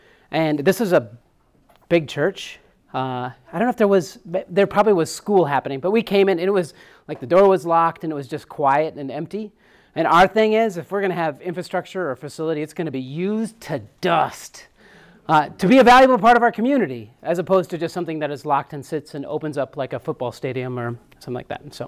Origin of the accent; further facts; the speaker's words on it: Upsala, Minnesota, United States; And so I grew up in Upsala, Minnesota. Everybody's been to Upsala.